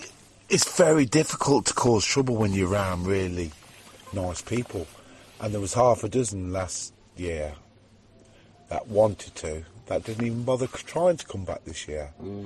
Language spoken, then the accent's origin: English; Wales, United Kingdom; I'm Welsh, you know … and, you know, I want to be proud to be Welsh, and I am